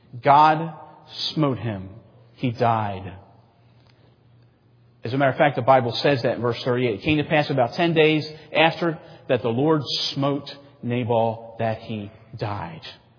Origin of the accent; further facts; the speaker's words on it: Maryland, United States; I remember when I was growing up in Maryland, around this time of year, it would start to snow.